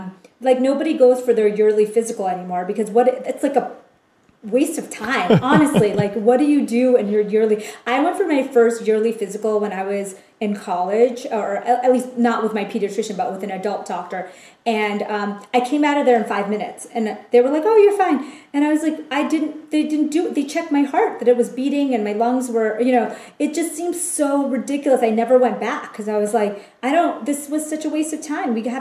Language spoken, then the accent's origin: English; India; I'm Indian, so I think Indian people tend to look younger.